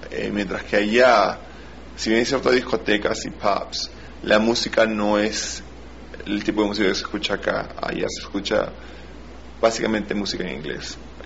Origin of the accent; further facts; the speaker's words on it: Lima, Peru; now in United Kingdom; yo crecí en Lima, donde hay mucha gente. Entonces, en Escocia hay mucho campo abierto y la ciudad donde yo vivo es pequeña.